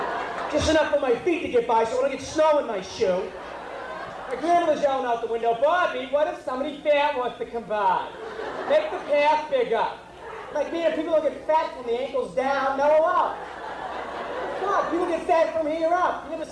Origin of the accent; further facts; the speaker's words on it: Revere, Massachusetts, United States; I come from Revere. I don't ski. The only skiing I do is when I slip on my ass going to my car. I shovel. That's what I do. I'm from Revere.